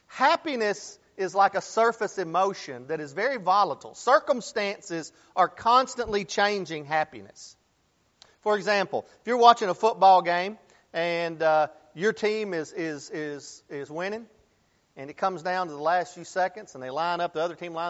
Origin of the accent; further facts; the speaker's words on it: Pulaski, Tennessee, United States; But I'm actually from Tennessee. I'm from Pulaski, Tennessee, southern middle Tennessee.